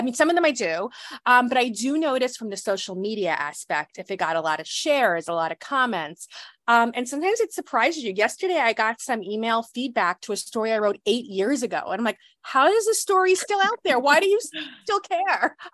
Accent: Brooklyn, New York, United States; as a New Yorker, especially a born and bred Brooklynite

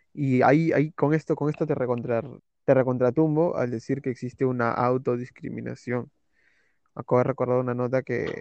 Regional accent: Peru; la mayoría de personas somos aborígenes, originarios de Perú.

